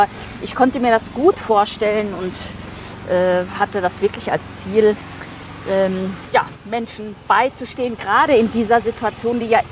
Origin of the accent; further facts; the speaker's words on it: Siegen, North Rhine-Westphalia, Germany; also born or lived in Rotenburg an der Fulda; Rothenburg an der Fulda und habe dort die ersten 7 Jahre meines Lebens verbracht. Dann sind wir familiär bedingt ins südliche Westfalen gezogen. Mein Vater hat da eine Pfarrstelle angetreten in der Nikolaikirchengemeinde in Siegen.